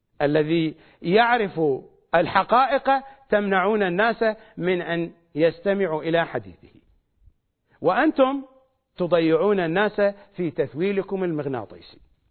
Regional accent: Iraq; مثل ما نقول في لهجتنا الشعبية العراقية يسوقها بتبنها

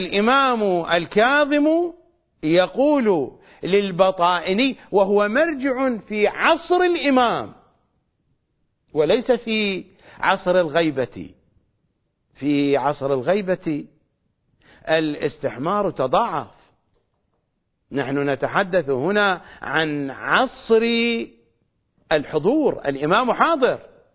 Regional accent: Karbala, Karbala Governorate, Iraq; يا كربلائيون يا عراقيون، وأنا منهم، أنا واحد منهم، أنا من الكربلائيين ومن العراقيين، أنا لا أتحدث عن جغرافيا كربلاء، نحن من كربلاء وإلى كربلاء.

